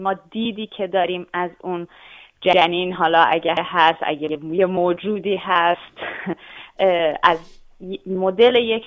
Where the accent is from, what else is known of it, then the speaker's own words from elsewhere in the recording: Iran; moved away; الان چند سالی هستش که خارج از ایرانم و البته به اجبار.